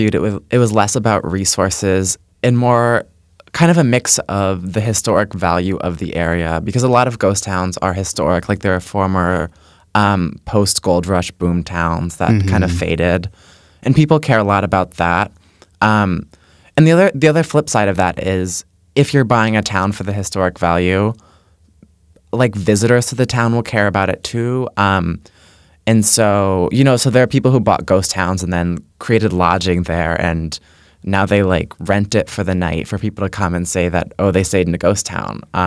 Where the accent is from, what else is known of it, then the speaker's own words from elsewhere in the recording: Connecticut, United States; And I'm from Connecticut